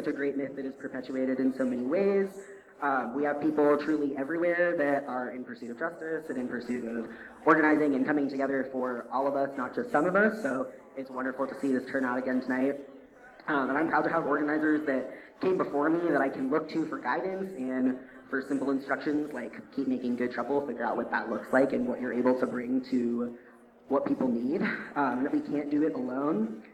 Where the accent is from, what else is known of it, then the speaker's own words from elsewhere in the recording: Georgia, United States; moved away as an adult; Spent the majority of the beginning of my life in Georgia, left at 18, went to college in Northern Virginia.